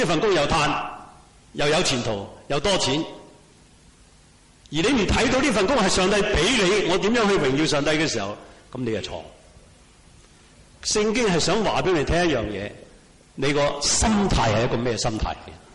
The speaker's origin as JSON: {"language": "Cantonese", "country": "China", "said": "我哋中国人个恨字都好有趣。"}